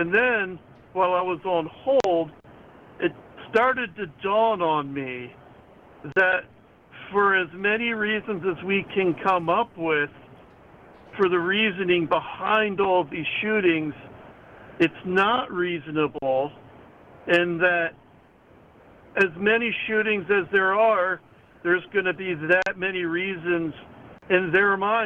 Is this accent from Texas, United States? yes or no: no; Philadelphia, Pennsylvania, United States; I'm really disheartened with a lot of what happened in Philadelphia. That's my hometown